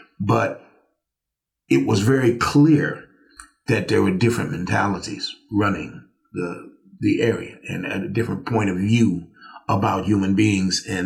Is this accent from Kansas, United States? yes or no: yes; Kansas City, Kansas, United States; But I grew up in Kansas City, Kansas. I want to say that. I didn't grow up in Kansas City, Missouri.